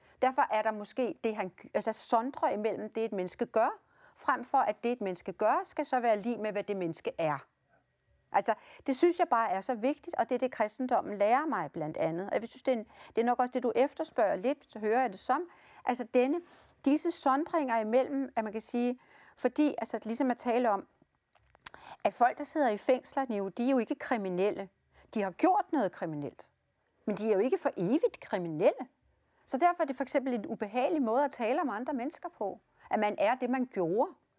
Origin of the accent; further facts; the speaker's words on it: Virum, Capital Region of Denmark, Denmark; Men jeg er jo så heldig, at jeg er opvokset i Virum.